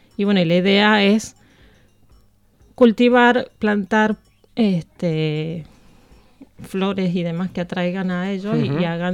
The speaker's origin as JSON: {"language": "Spanish", "country": "Argentina", "lives_now": "Bilbao, Spain", "said": "Soy argentina. Hace tiempo que vivo aquí en Bilbao."}